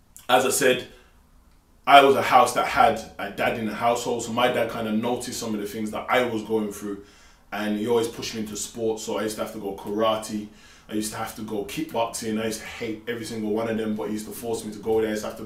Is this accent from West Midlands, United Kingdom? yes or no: yes; Birmingham, West Midlands, United Kingdom; I'm from Birmingham. I grew up in an area called Birmingham, called Hockley. I was actually born in Handsworth, and at the age of 5, we moved to Hockley. And then I lived in Hockley from about 5 till about 15